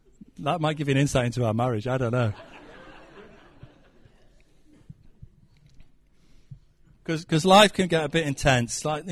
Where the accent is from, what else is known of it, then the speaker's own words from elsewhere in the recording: Stoke-on-Trent, West Midlands, United Kingdom; I come from Stoke and I'm proud, even though we are not doing too well at football at the moment.